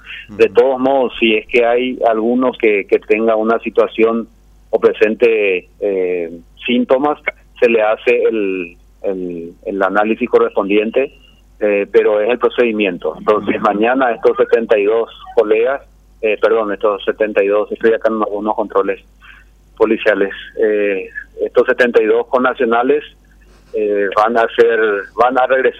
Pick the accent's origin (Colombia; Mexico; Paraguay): Paraguay; todos somos paraguayos, todos somos iguales